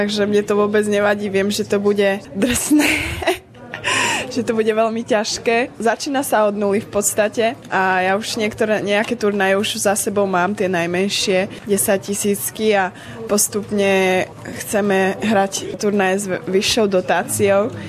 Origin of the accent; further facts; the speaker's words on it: Topoľčany, Nitra Region, Slovakia; takže ja už vlastne ani neviem, odkiaľ som. Pretože nikto nenapísal to Topolčany.